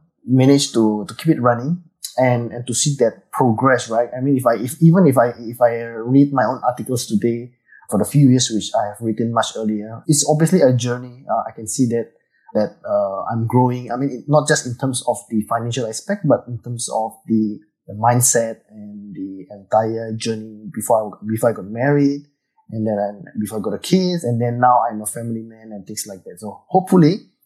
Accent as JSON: {"language": "English", "country": "Indonesia", "moved": "yes", "lives_now": "Singapore", "said": "So I was from Indonesia, actually. So But I went to Singapore for a very long time, and I stayed here for many, many years. So I have now actually converted to a Singaporean."}